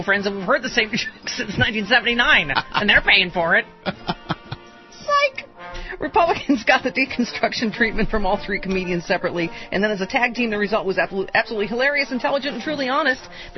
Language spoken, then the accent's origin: English; Buffalo, New York, United States; Off to my hometown, speaking of which, of Buffalo, New York, this Saturday.